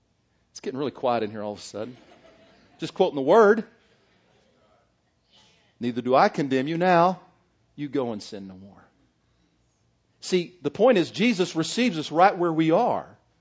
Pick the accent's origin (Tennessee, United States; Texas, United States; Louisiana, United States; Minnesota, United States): Texas, United States; Slaton; I grew up in Slayton, Texas. Can any good thing come out of Slayton, Texas?